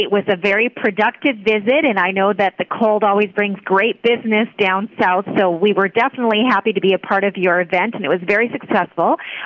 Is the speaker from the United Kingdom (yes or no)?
no; Vancouver, British Columbia, Canada; now in Puerto Vallarta, Mexico; And you know, I'm originally Canadian. I'm from Vancouver, and I have been in Vallarta for over 20 years.